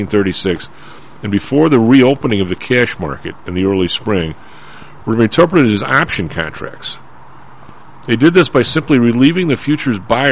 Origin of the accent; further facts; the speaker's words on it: Evergreen Park, Illinois, United States; in when I grew up in Evergreen Park, there were probably six or seven smaller independent grocers in the hood.